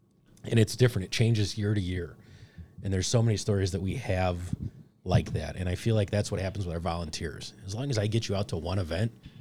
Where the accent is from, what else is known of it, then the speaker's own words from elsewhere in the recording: Northlake, United States; I did. I grew up in Northlake. Always knew I wanted to be a fireman.